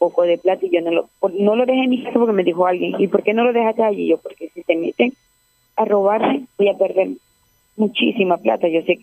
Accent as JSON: {"language": "Spanish", "country": "Colombia", "said": "Como yo soy colombiana, yo abrí el registro."}